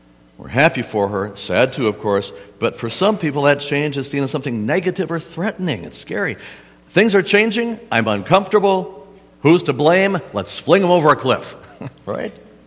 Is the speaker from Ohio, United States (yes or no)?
no; Wisconsin, United States; moved away; And I never imagined in a million years I would leave Wisconsin, my hometown, right?